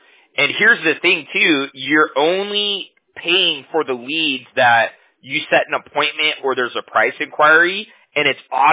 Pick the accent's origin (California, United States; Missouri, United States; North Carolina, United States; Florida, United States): California, United States; Huntington Beach; We're based out of California. I'm from Huntington Beach.